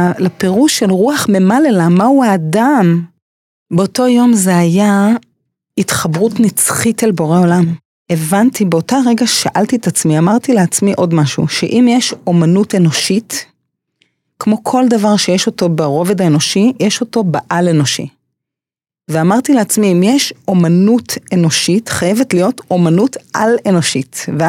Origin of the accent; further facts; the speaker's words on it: United States; born there; first language English; Hebrew is a second language; אני נולדתי בארצות הברית, השפה הראשונה שלי הייתה אנגלית, ולמדתי לאורך חיי, למדתי ערבית, צרפתית, גרמנית, אפילו יידיש, עברית כמובן